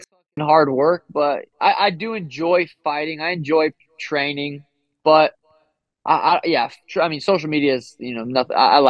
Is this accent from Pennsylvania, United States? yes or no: no; Helena, Montana, United States; moved away; I'm going back to Helena, Montana here soon, my hometown.